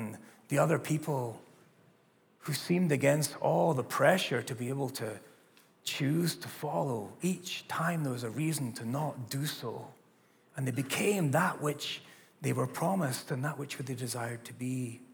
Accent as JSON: {"language": "English", "region": "Scotland", "country": "United Kingdom", "tie": "born or raised there", "said": "And I remember growing up in Scotland back in like the 80s"}